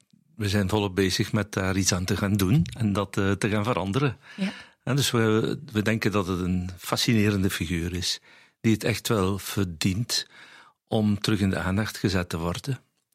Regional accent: Borgloon, Flanders, Belgium; Ik ben uit Borgloon.

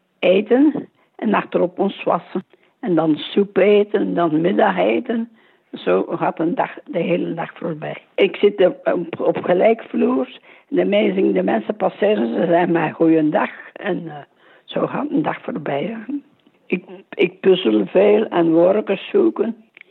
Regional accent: Belgium; Ik ben van Brabant. Ik ben in het rusthuis van het Heilig Hart van Kortrijk. Ik ben 90 jaar.

